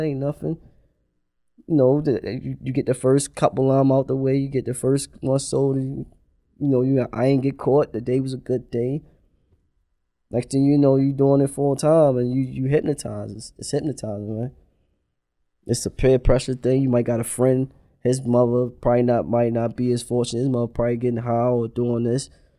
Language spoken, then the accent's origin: English; Baltimore, Maryland, United States; I grew up in West Baltimore. I was raised by a single mom. I have brothers and sisters. Just West Baltimore, North Avenue, North Pulaski, North and Warwick. It's all the same neighborhood to me, for real.